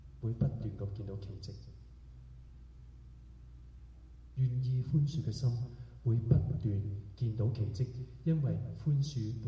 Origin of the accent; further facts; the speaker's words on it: China; 我哋中國人咧，好多時咧就話冇所謂啦